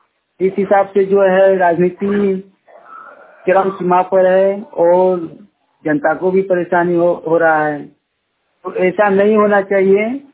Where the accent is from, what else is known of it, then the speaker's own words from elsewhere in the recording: Kasmar, Jharkhand, India; ग्राम कसमार छत्ती, पंचायत कसमार, जिला बोकारो, राज्य झारखंड का निवासी हूँ।